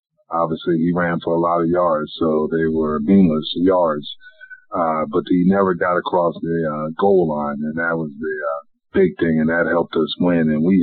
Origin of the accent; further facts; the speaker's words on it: New Jersey, United States; they were the closest team to where I grew up at in Central Jersey.